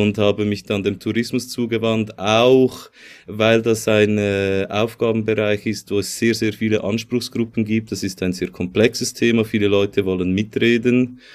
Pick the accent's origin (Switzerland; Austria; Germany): Switzerland; ich stamme aus dieser Gegend, das ist meine Heimat. Ich bin eigentlich immer mit ein paar Unterbrüchen hier gewesen und hier bin ich zu Hause.